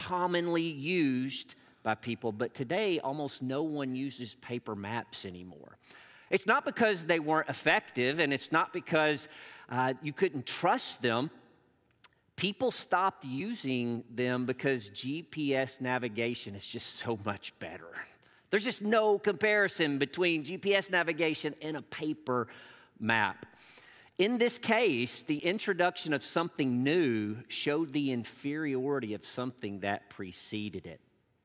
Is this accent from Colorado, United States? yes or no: no; Arkansas, United States; also born or lived in Illinois / North Carolina / Georgia; We moved from Northeast Arkansas to Illinois, from Illinois to North Carolina, from North Carolina back to Illinois, from Illinois to Georgia, and then from Georgia back to Arkansas, where we finally resettled.